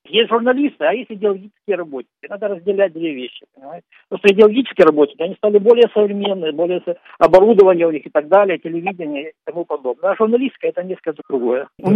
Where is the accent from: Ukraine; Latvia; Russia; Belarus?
Ukraine; я называл, что я с Украины, Украина наши братья